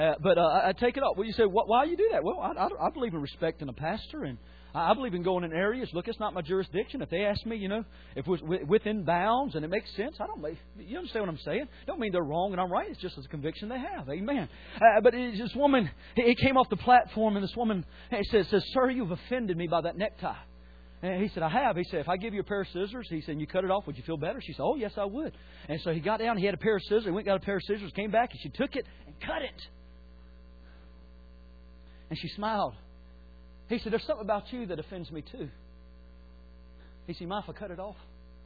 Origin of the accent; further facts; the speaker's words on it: North Carolina, United States; I'm from North Carolina where everybody waves hello, and everybody says good morning.